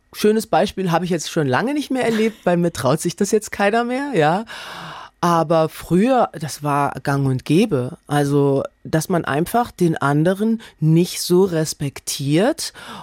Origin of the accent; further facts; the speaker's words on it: Kassel, Hesse, Germany; Ich komme aus Kassel. Nee, wo kommst du wirklich her? Ich komme aus Kassel.